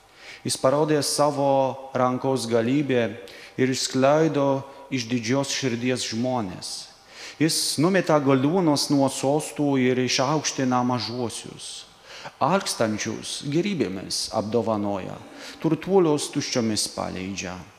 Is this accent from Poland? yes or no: yes; Poland; Lithuanian is a second language; aš esu iš Lenkijos, tai dar mokausi lietuvių kalbos